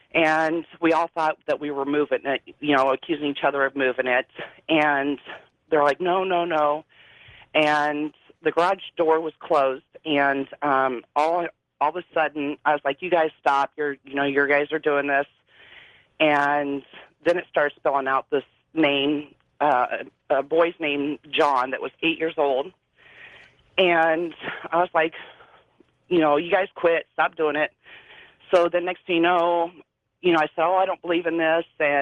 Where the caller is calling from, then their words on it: Nebraska, United States; from Nebraska.